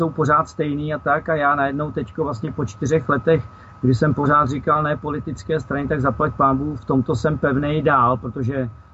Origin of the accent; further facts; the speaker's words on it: Prague, Czechia; now in Moravia, Czech Republic; jsem si dovolil jako Pražák přijet sem na Moravu